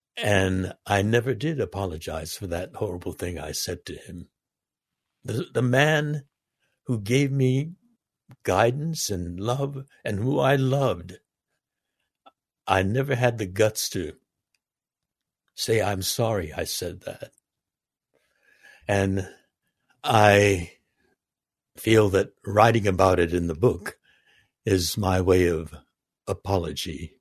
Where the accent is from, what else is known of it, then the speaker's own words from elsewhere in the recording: Los Angeles, California, United States; in my hometown of Los Angeles, a white woman claimed that she was attacked and harassed by a Chinese man